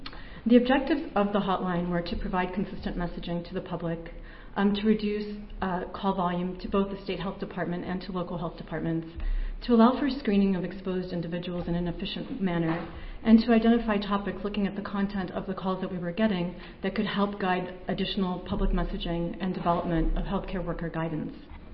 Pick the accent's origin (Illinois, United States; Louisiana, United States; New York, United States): Illinois, United States; Good morning. I'm also from Illinois, but I'm not going to be talking about Legionnaires.